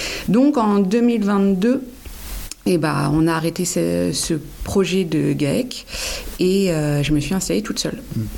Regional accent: Normandy, France; je suis originaire de Normandie. Je suis en Lozère depuis 2007.

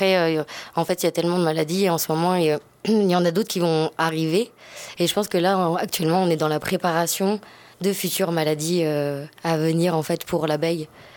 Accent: Pays de la Loire, France; moved away as an adult; now in Lozère, France; je viens de Loire-Atlantique, entre Nantes et Rennes. J'ai fait des études à Rennes et je me suis retrouvée en Lozère par un pur hasard.

